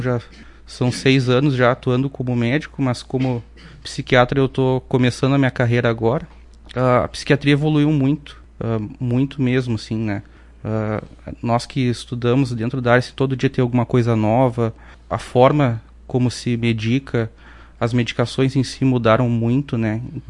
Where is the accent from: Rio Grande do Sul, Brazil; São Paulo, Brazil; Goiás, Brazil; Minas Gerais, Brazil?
Rio Grande do Sul, Brazil; São Gabriel; born there; Eu nasci em São Gabriel. Eu conheço a região aqui desde quando eu vim fazer faculdade ali por 2012, quando eu me mudei para Passo Fundo e fiz minha graduação ali.